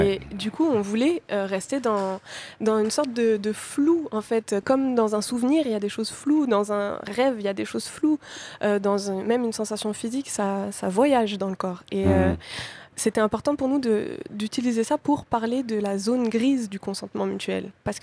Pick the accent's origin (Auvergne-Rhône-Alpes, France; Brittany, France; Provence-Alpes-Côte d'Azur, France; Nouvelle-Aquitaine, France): Provence-Alpes-Côte d'Azur, France; Non, moi, oui, je suis française. Ouais. J'ai grandi à côté de Marseille, donc vraiment pas loin d'Avignon.